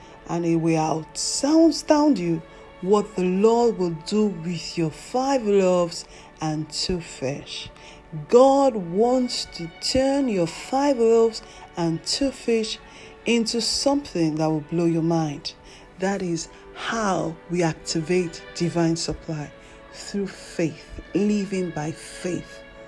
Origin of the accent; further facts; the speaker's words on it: Nigeria; not only in Nigeria, my home country.